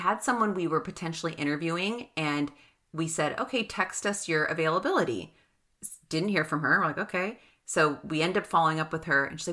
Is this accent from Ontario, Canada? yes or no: yes; Ontario, Canada; I'm like, bitch, we're middle class from Ontario.